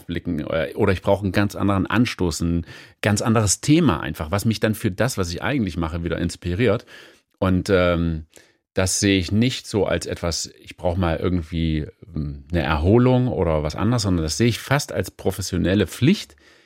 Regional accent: Thuringia, Germany; born there; Ich komme gebürtig aus Thüringen.

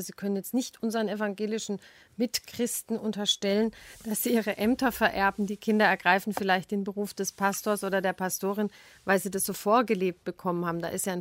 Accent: Southern Germany, Germany; ich bin katholisch, ich bin in Süddeutschland groß geworden in einem sehr religiösen Elternhaus

